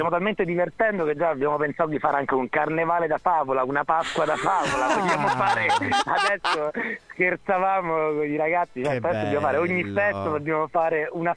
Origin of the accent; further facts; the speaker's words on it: Palermo, Sicily, Italy; now in Rome, Italy; Io vivo a Roma, però sono di Palermo, quindi ho un modo per tornare a casa.